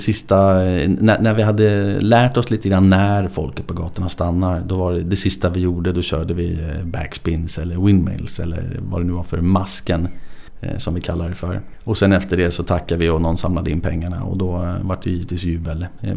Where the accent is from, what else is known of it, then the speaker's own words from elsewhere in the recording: Bredäng, Stockholm County, Sweden; also born or lived in Mälarhöjden / Axelsberg; Min uppväxt blev i Bredäng. Något år senare flyttade man till Bredäng. Så att det är väl Bredäng som är mina hood. De skilde sig när jag var 9-10. Så jag har halva uppväxten efter det i Mälarhöjden, Axelsberg, och halva i Bredäng.